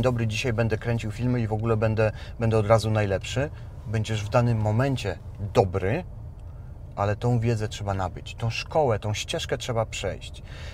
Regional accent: Władysławowo, Pomeranian Voivodeship, Poland; Ja sam pochodzę z Władysławowa

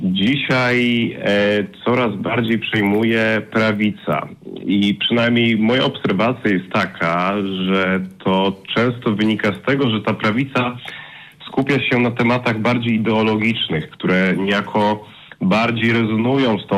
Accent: Warsaw, Masovian Voivodeship, Poland; z Warszawy

